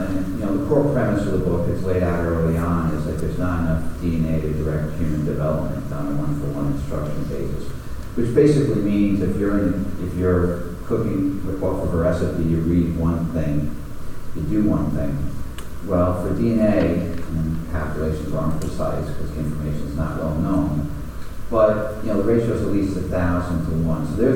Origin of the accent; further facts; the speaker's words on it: New York, United States; So I was from the New York City, Long Island area, still am.